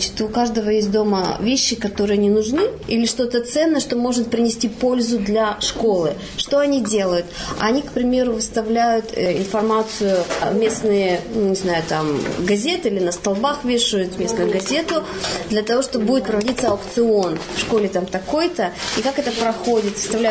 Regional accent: Australia; я из Австралии. Сюда приехала к своей маме навестить ее

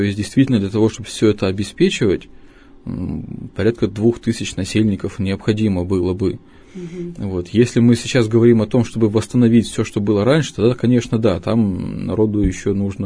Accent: Russia; то есть мы как паломники из России в первую очередь направляемся всегда туда.

